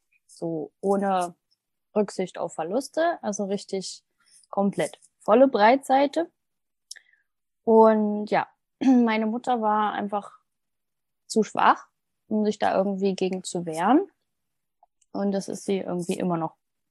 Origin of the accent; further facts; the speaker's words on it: Ilmenau, Thuringia, Germany; In Ilmenau, so wie du, Kathi, genau, hast du ja schon gesagt. Und ja, auf der Pölitzer Höhe. Das war bei uns wie so eine Art kleines Ghetto, in einem Block aufgewachsen.